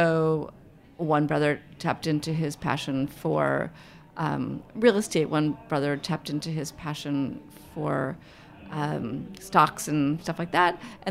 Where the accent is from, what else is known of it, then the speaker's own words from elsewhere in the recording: Manhattan, New York, United States; I grew up in Manhattan.